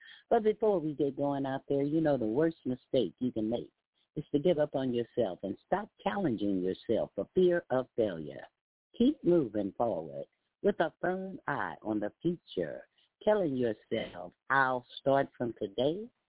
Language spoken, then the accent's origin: English; Texas, United States; I did a little bit this weekend, but, you know, I'm a Texan, and in the heat, you must move slow.